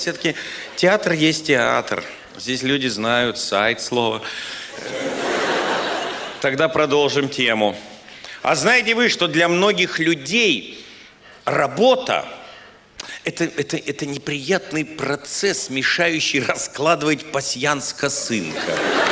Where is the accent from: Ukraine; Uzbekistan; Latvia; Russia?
Latvia; Riga; а Боря Галкин, Качан и я из Риги. И нас называли Филатов с дрессированными рижанами